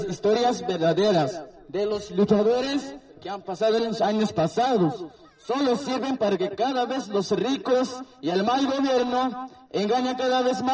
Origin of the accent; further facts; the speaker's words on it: Chiapas, Mexico; Nosotros somos de Caracol 4 de Morelia, municipio Lezo Cabaña, región Ernesto Che Guevara.